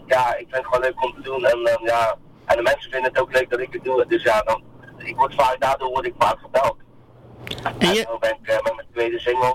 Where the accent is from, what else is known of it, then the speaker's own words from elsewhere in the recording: Dordrecht, South Holland, Netherlands; Ik kom uit Dordrecht. Ja, dat is heel erg een beetje onder Rotterdam, ligt dat. Dus ik ben meer van het zuiden.